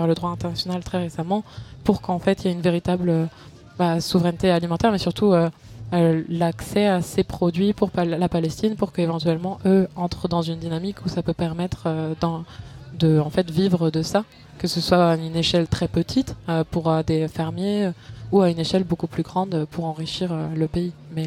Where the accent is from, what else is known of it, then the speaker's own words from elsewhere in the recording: France; je parle en tant que Française ici